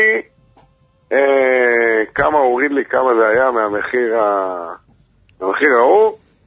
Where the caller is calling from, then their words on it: Bnei Brak, Tel Aviv District, Israel; וואלה, בני ברק